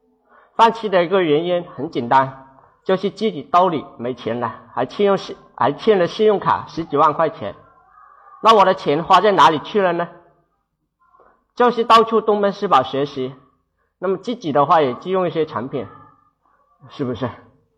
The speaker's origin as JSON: {"language": "Chinese", "town": "Yangjiang", "region": "Guangdong", "country": "China", "said": "我是来自广东阳江的"}